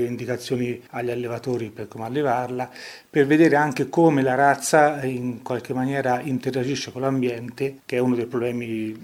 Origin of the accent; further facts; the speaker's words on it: Caprese Michelangelo, Tuscany, Italy; born there; io sono di origine, sono nato a Caprese Michelangelo, quindi Alta Val Tiberina